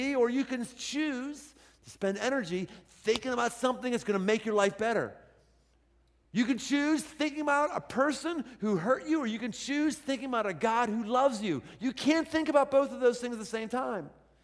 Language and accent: English; Pittsburgh, Pennsylvania, United States; the key goal I had growing up in Pittsburgh was to collect every single Pittsburgh Pirate in the baseball card series every single year.